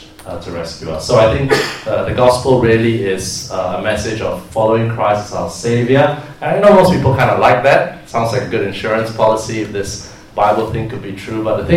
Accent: Singapore; And so growing up in Singapore, you have to learn a second language. I learned Mandarin, so I speak Mandarin, Cantonese, and English.

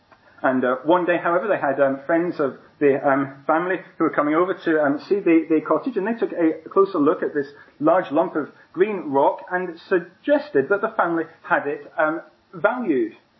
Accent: Edinburgh, Scotland, United Kingdom; So the actor Sean Connery is from my hometown of Edinburgh.

